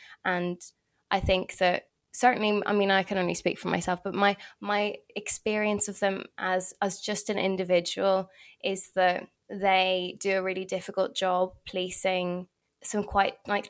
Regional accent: Belfast, Northern Ireland, United Kingdom; Because I'm from Belfast, I think it's very interesting the way actual reforms of policing can come about.

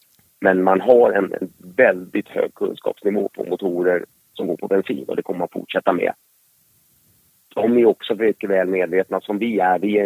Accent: Upplands Väsby, Stockholm County, Sweden; now in Ekerö, Sweden; Jag är född och uppvuxen i förorten i Upplands Väsby och bor sedan, tiden går så fort, 15-tal år tillbaka ute på Ekerö efter Stockholm. Jag har en liten övernattningslägenhet i Stockholm också

